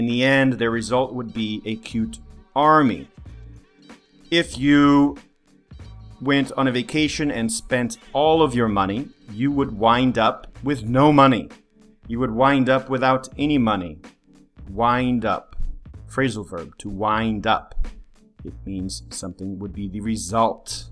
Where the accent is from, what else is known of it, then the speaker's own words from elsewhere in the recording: Colorado, United States; I grew up in Colorado in the mountains. I started skiing when I was 5. I started snowboarding when I was 12. I grew up near the mountains.